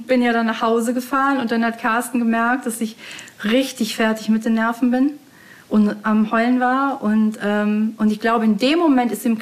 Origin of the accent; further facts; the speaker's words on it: North Rhine-Westphalia, Germany; ich habe ihm dann halt meine Heimat gezeigt und wir sind viel raus und Sehenswürdigkeiten geguckt, was weiß ich, Zechenzollverein, was man halt so macht